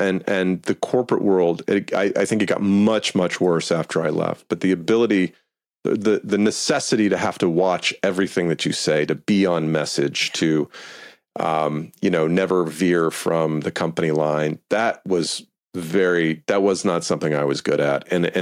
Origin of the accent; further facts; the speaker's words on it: Atlanta, Georgia, United States; And you know, I went to college in Memphis. I grew up in Atlanta. Went to college in Memphis, Tennessee, at Rhodes College.